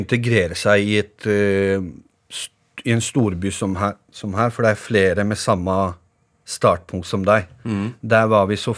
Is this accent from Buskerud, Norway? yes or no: yes; Buskerud, Norway; 13 år før jeg flyttet derfra.